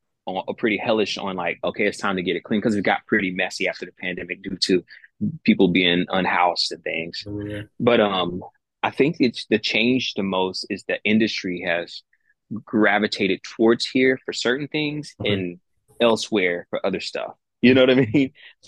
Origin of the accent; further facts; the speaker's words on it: Longview, Texas, United States; I grew up only in Longview, which was only like 45 minutes from the Louisiana state